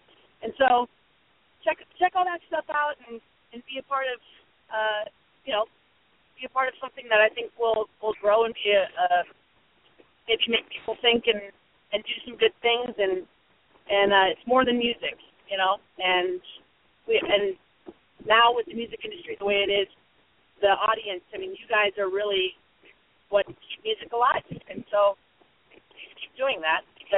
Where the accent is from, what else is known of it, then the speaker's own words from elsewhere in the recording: California, United States; also born or lived in Chicago; I'm pretty much based both in Chicago and Los Angeles. So I'm from California.